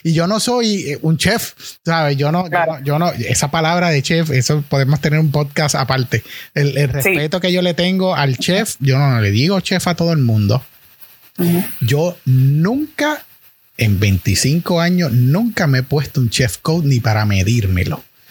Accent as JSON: {"language": "Spanish", "town": "Manatí", "country": "Puerto Rico", "tie": "born or raised there", "said": "Yo soy natural de Manatí."}